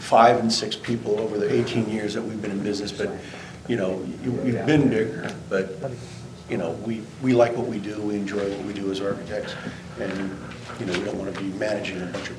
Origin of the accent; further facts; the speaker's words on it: Lewes, Delaware, United States; I'm from Lewis, Delaware.